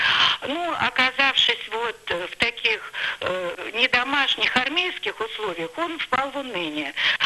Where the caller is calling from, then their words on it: Moscow, Russia; Я звоню из Москвы.